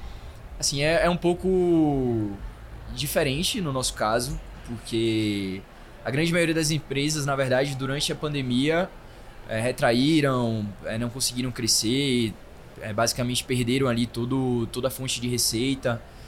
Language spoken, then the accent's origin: Portuguese; Salvador, Bahia, Brazil; Voltei para Salvador, para minha terra natal, já voltei.